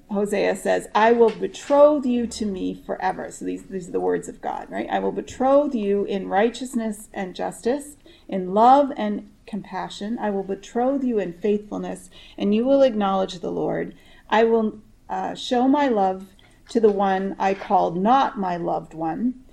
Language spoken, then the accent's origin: English; Canada; in the interest of full disclosure, I'm Canadian